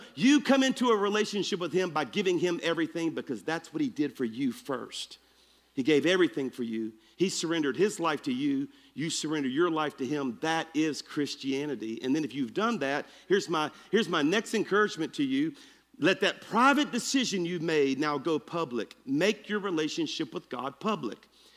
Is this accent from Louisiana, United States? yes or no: yes; Baton Rouge, Louisiana, United States; I was traveling back from my hometown of Baton Rouge.